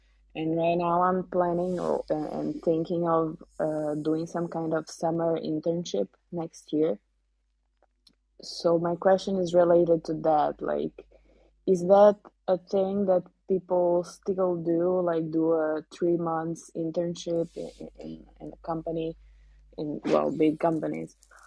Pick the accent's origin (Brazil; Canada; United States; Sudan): Brazil; moved away as an adult; now in Budapest, Hungary; I'm from Brazil